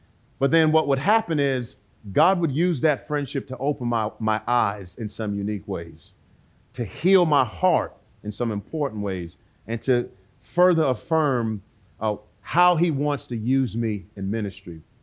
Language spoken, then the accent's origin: English; Miami, Florida, United States; That's a part of my story. That's a part of what I saw growing up in Miami.